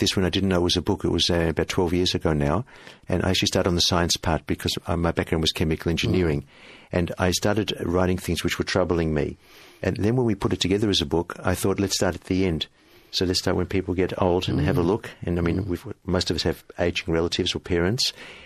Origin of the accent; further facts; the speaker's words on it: Australia; I didn't make any announcements I was Jewish or not, I'm Australian